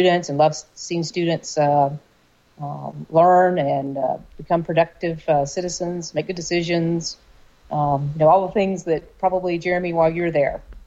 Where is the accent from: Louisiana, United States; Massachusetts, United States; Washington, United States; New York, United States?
Louisiana, United States; I actually grew up in North Louisiana, so my parents were both from Texas, so I always say I was a Texan that spent the first 23 years in Louisiana.